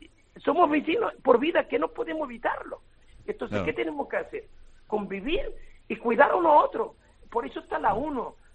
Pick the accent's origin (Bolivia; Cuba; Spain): Spain; Canary Islands; Una me parió y otra me ha criado. Esta es mi tierra. Las islas son mi tierra.